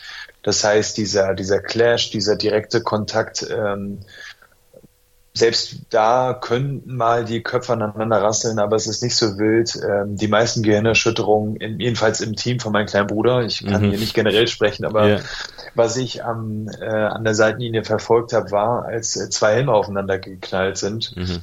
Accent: Germany; born there; und ich dann quasi als geborener Deutscher vielleicht auch mal eine andere Perspektive mitnehmen kann

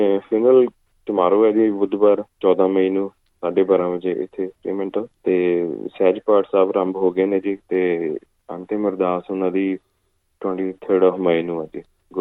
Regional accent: Qila Raipur, Punjab, India; ਹਾਂਜੀ, ਸਾਡੇ ਪਿੰਡ ਲੁਧਿਆਣੇ ਜ਼ਿਲ੍ਹੇ ਦੇ ਵਿੱਚ ਹੈ ਜੀ, ਕਿਲਾ ਰਾਏਪੁਰ।

